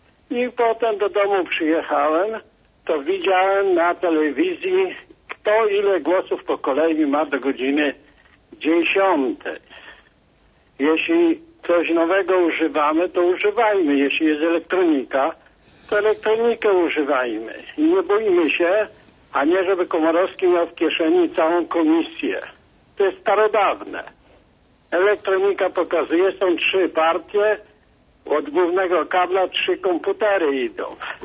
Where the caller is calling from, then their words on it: Canada; Ja troszeczkę jestem z Kanady.